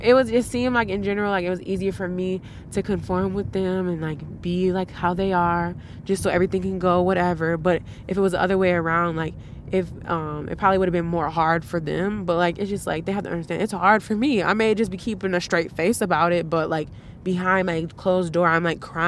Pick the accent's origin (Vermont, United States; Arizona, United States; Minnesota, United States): Minnesota, United States; Saint Paul; Talking with him, I found out that he was from the same place as me, so I grew up in Frogtown.